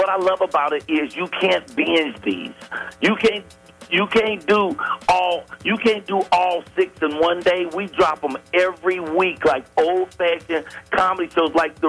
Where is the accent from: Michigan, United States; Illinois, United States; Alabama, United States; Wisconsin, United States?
Illinois, United States; Chicago; of course, I'm from Chicago, the project Southside, and so anytime I could do Chicago, it's always a joy.